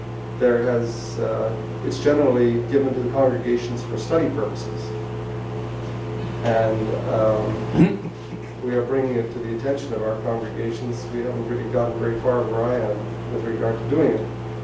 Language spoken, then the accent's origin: English; Alberta, Canada; I'm just going to say, I'm a Canadian, and I come from Alberta